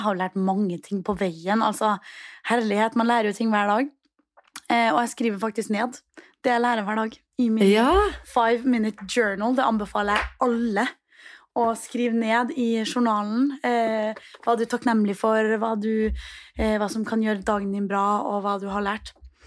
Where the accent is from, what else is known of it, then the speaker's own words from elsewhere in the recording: Trondheim, Trøndelag, Norway; Når jeg var hjemme I Trondheim